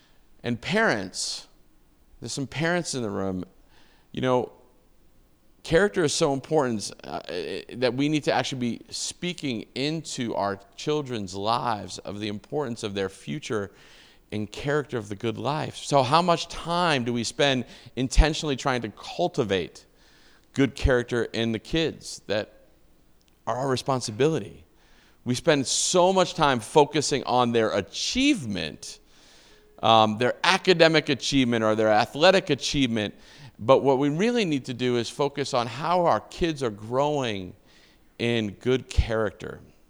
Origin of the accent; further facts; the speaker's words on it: Brooklyn, New York, United States; also born or lived in Portland, Maine / New Hampshire / Boston; And so I grew up in Brooklyn, New York, and then we moved to Portland, Maine, and Nashville, New Hampshire, and then Boston, Massachusetts.